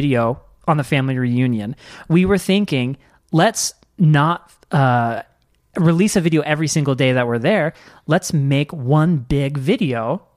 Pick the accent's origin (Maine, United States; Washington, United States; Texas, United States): Washington, United States; So I was from Washington and I drove all the way to Utah to come see his homecoming.